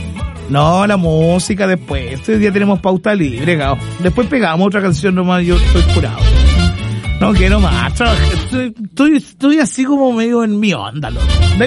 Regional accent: Chile; pero que estamos felices, somos chilenos.

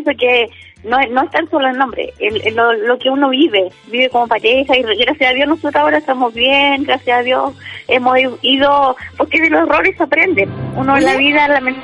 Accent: Talcahuano, Biobío, Chile; igual yo soy de Talcahuano, tengo familia en Lirquén, en Penco

